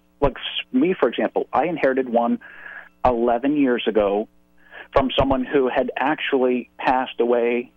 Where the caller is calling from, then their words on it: Royal Palm Beach, Florida, United States; I'm calling from Royal Palm Beach.